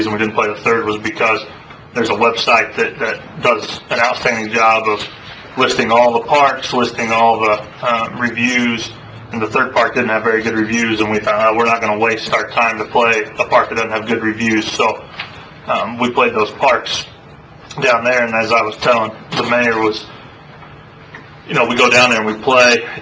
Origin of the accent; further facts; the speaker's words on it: Winchester, Indiana, United States; I'm from Winchester, but I've spent more time in the Union City Park this year than I've ever spent in my life